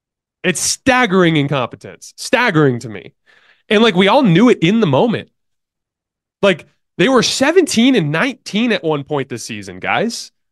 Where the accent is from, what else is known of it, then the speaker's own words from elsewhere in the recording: Tucson, Arizona, United States; because I'm from Tucson, Arizona. I don't have a team.